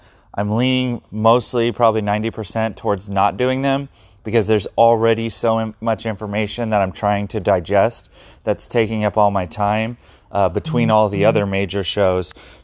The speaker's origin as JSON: {"language": "English", "town": "Sacramento", "region": "California", "country": "United States", "said": "I like to try to claim Brian Cage because he's from Chico and I'm from Sacramento"}